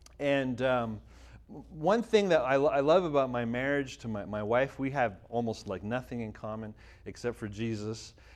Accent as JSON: {"language": "English", "country": "Canada", "tie": "born or raised there", "lives_now": "United States", "said": "I grew up in Canada"}